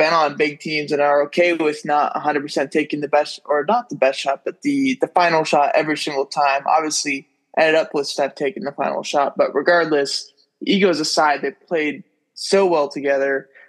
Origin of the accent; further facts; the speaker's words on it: California, United States; Growing up in the Bay Area, he's got to be considered that GOAT for us.